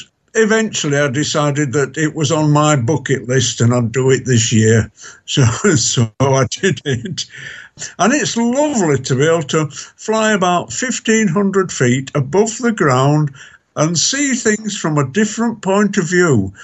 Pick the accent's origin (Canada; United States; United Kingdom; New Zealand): United Kingdom; Bradford, Yorkshire and the Humber; I was born in Bradford and I still live in Bradford in West Yorkshire